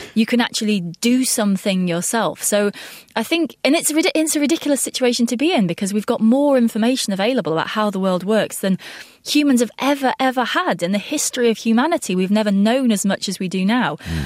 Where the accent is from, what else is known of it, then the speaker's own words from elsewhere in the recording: United Kingdom; I'm British, so I drink a lot of tea and I put milk in my tea.